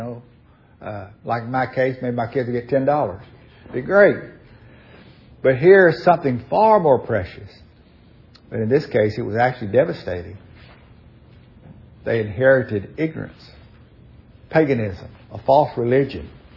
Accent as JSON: {"language": "English", "region": "Louisiana", "country": "United States", "said": "In my case, I'm a Cajun. Here's what Cajuns Louisiana did."}